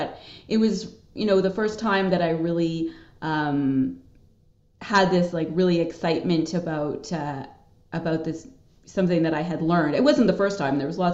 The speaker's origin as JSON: {"language": "English", "town": "Montreal", "region": "Quebec", "country": "Canada", "also_born_or_lived": "Germany / Hamilton", "said": "I had done like live in Germany, then moved, you know, I'm originally from Montreal, then I was living in Hamilton"}